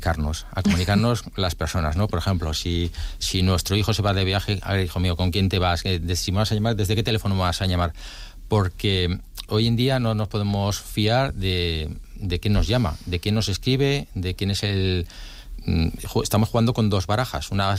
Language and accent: Spanish; Spain; A nosotros que somos españoles pensamos que somos el país de la picaresca